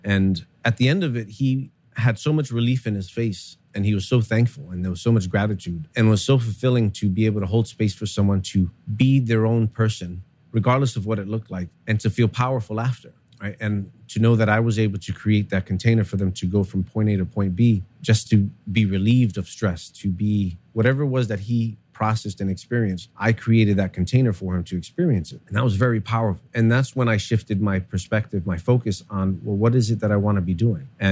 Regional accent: New York City, New York, United States; So I grew up here in New York City.

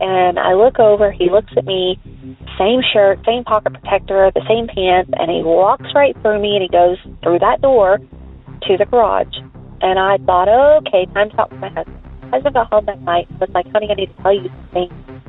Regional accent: Long Beach, California, United States; I was from Long Beach, California, so I didn't have a clue.

